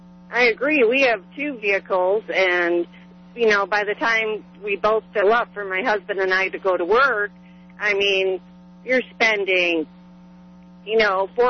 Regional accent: Chicago, Illinois, United States; now in Colorado, United States; I just wanted to say I grew up in Chicago as well and use the mass transit system almost daily. They don't make it accessible here in Colorado.

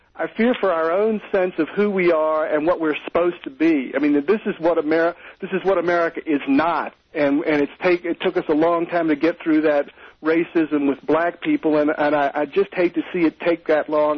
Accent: the South, United States; I grew up in the Jim Crow South in the days of American apartheid in schools

